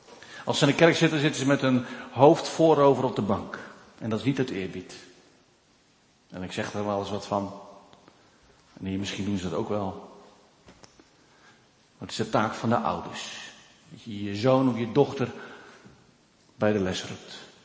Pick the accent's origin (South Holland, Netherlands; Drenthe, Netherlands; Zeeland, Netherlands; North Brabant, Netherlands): Zeeland, Netherlands; Nou, ik kom ze tegen hoor, maar in Zeeland. Bij ons in Zeeland.